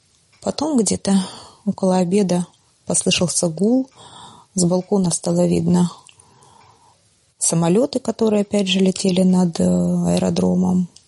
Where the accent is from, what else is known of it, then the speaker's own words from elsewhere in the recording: Kherson, Kherson Oblast, Ukraine; Я родилась в Херсоне. Это самый, наверное, южный город Украины 47 лет назад. Так исторически, наверное, сложилось, что мы достаточно такой русскоязычный регион.